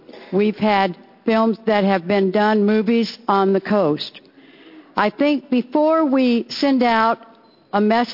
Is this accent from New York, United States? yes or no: no; Louisiana, United States; You can go to Louisiana, to my home state, which right now is doing everything in the world to get the movie industry to come there